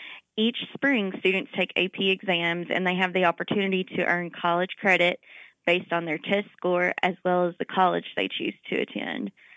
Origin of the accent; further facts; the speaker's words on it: Kentucky, United States; I grew up in Clay County, which is in the southeast region of the state. I attended college at the University of Kentucky